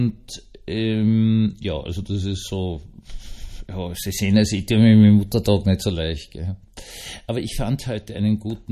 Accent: Austria; wir hatten ja als Österreicher sehr lange immer auch ziemlich viel UN-Soldaten

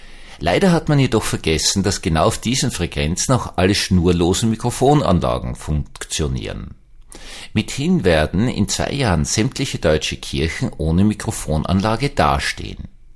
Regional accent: Austria; ich habe ja als Österreicher ja, so ein bisschen österreichisch-evangelischer, ein bisschen Probleme mit so Massenzusammenkünften.

